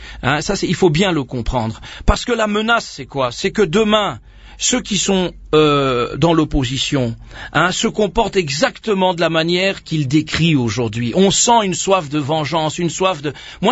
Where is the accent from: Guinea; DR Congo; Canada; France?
DR Congo; Attendez, nous sommes Congolais.